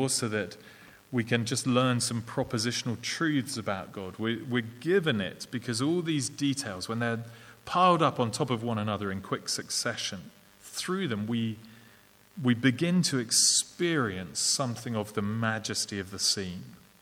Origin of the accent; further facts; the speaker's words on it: England, United Kingdom; accent: English; And I know it doesn't sound quite as impressive in my English accent as it does when Ian says it in his lovely Scottish accent.